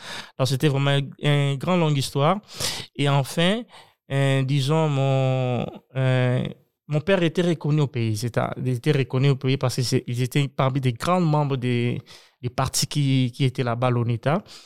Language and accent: French; Angola; now in United States; C'était en 2013 que j'ai eu ce problème et j'ai quitté l'Angola en 2015.